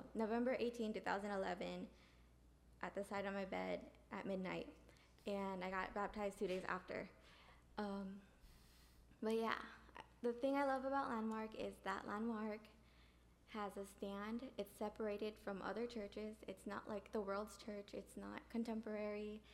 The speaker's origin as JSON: {"language": "English", "town": "Zion", "region": "Illinois", "country": "United States", "also_born_or_lived": "Japan", "said": "I'm from Zion, Illinois. If you don't know where that is, it's an hour up north from Chicago. Let's see. I grew up, for the first 5 years of my life, I grew up in Japan because my dad was in the Navy"}